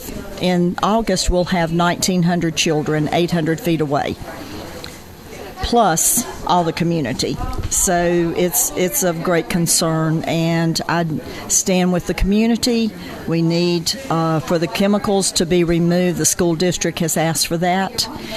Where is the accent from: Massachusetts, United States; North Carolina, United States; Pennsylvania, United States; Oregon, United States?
North Carolina, United States; Lexington; But we still love the area. I'm originally from North Carolina, Lexington, barbecue capital of the world.